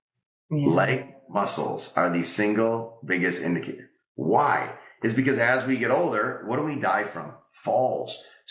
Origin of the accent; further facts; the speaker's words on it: Italy; now in United States; Like you go to pasta in Italy, I'm from Italy, Italian.